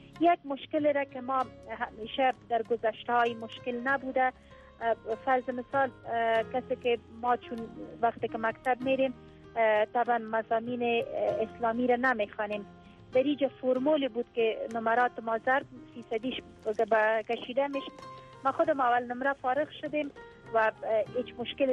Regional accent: Afghanistan; ما افغان هستیم

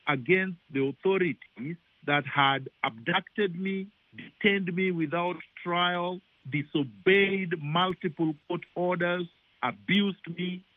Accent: Kenya; born there; I was born in Kenya. My ancestors, before I was born, had lived in Kenya for more than 500 years, maybe 1,000 years.

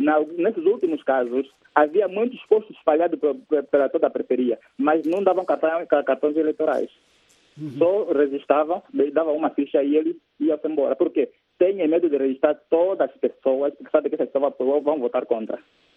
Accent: Angola; Eu fico triste como angolano que sou

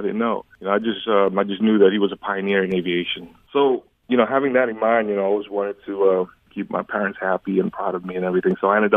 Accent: New York, United States; So growing up in New York, you know, I was never in any trouble.

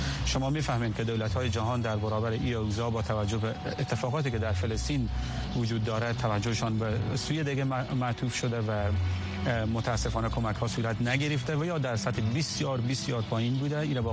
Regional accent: Herat, Afghanistan; ما خود ما از هرات هستیم، فامیل ما، خانواده ما در هرات هستن

